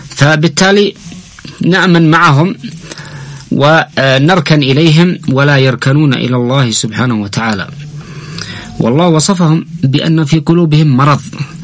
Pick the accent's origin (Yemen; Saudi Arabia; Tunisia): Yemen; الله سبحانه وتعالى ماذا يقول لنا ونحن كشعب يمني